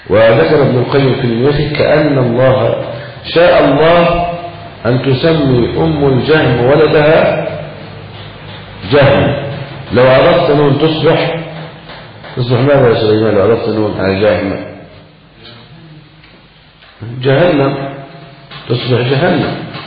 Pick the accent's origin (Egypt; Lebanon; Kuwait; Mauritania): Egypt; ولذلك عندنا في مصر مثلا عماد فراج هذا يقول الألباني مرجئ مبتدأ